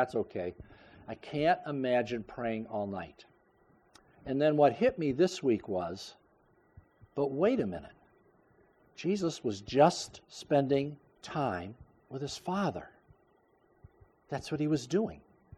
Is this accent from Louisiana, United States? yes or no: no; Falmouth, Maine, United States; now in Durham, United States; I never lived in Durham growing up. I grew up in Falmouth. We drove up here to church every Sunday. And we had a lot of friends and family in the Durham-Lisbon area